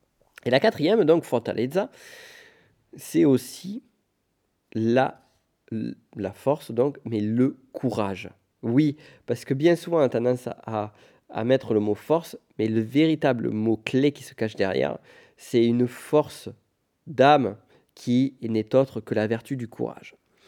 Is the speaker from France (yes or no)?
yes; Pyrenees, France; moi je viens des Pyrénées, c'est pour ça que j'ai un accent si fort